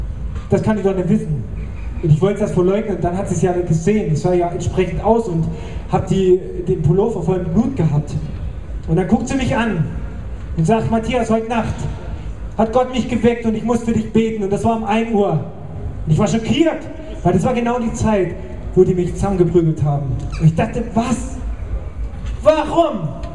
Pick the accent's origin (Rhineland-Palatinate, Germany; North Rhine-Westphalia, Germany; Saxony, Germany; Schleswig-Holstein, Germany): Saxony, Germany; Annaberg-Buchholz; Ich komme aus Annaberg-Buchholz